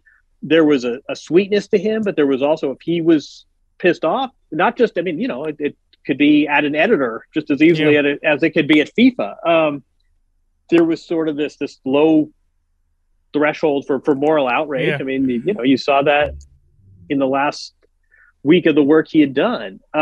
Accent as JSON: {"language": "English", "region": "Midwest", "country": "United States", "said": "No, I mean, Grant, we're both from the Midwest. We're roughly the same age."}